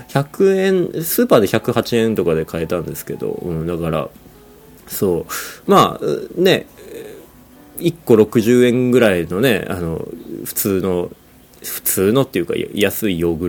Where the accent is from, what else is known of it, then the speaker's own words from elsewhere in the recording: Sapporo, Hokkaido, Japan; 子供の時はあの札幌にいたんで、ヤクルトおばさんが、札幌の実家に毎週来てくれて